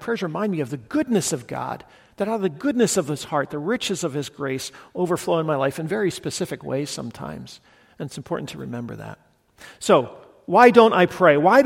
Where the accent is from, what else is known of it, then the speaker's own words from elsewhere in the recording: Guatemala; I grew up in Guatemala, and it's just profoundly formative in my life and my imagination